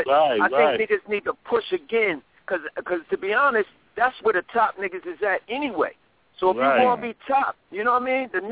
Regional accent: New York, United States; now in Los Angeles, United States; I'm in L.A. right now, but I'm from New York, man.

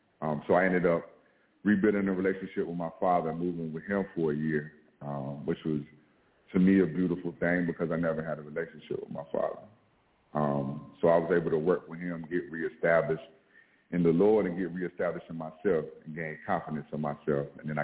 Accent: Raleigh, North Carolina, United States; By the time I was 15, I was born and raised in Raleigh. So I don't know if y'all know that flea market that used to be on Capitol Boulevard.

